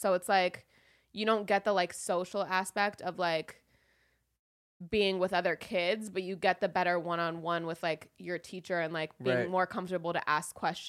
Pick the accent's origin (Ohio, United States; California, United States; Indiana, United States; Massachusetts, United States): California, United States; Woodland Hills; I grew up in Woodland Hills. So all my friends either went to Calabasas or this other school called El Camino.